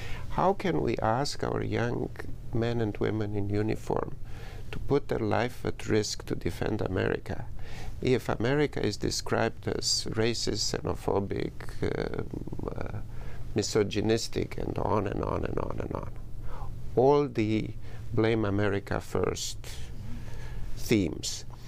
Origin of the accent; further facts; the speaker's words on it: Romania; now in United States; I come from Romania and I have both a perspective as an American